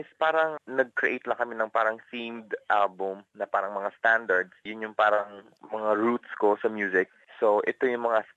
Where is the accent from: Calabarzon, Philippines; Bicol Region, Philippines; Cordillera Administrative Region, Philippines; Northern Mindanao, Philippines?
Northern Mindanao, Philippines; Cagayan de Oro; From Cagayan de Oro ako eh, so Bisaya.